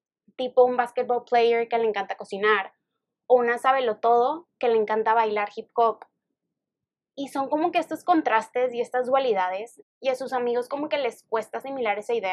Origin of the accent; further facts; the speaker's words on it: Mexico; soy mexicana